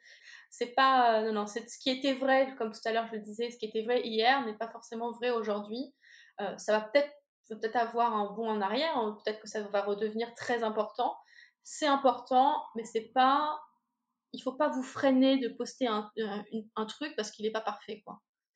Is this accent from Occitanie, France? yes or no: no; Normandy, France; je suis normande